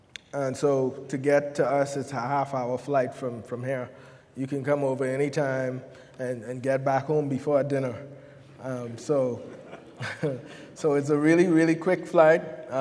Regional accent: Grand Bahama, Bahamas; Once again, I'm from the Bahamas. Our island, the island that I'm from, is Grand Bahama.

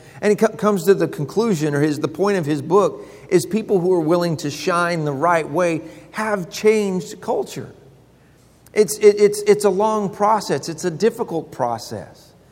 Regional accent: Broken Arrow, Oklahoma, United States; I grew up in Broken Arrow, Oklahoma.

